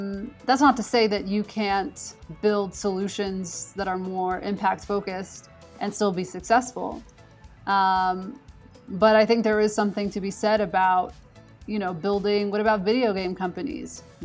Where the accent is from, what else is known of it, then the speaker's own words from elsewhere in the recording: United States; a child of Ethiopian immigrants being, you know, born and raised in the United States, I don't think I really ever expected that.